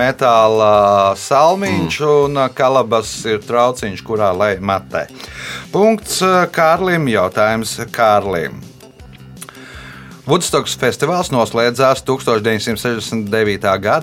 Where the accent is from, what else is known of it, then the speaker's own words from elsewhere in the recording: Vitrupe, Vidzeme, Latvia; born there; jo es esmu dzimis Vitrupē, tātad es esmu Vitrupietis